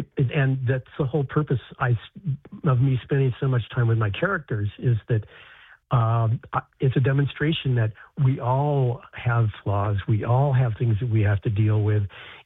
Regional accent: United States; but I'm an American. I've lived in America all my life.

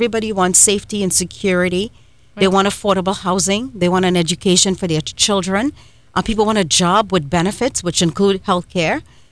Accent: Trinidad & Tobago; I grew up in Trinidad and Tobago, where we do have universal healthcare as well.

